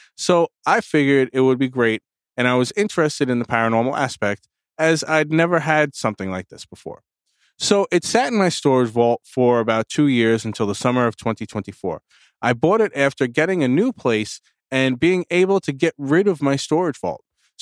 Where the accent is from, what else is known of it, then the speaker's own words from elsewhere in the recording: United States; I'm American. I don't know Celsius, unfortunately.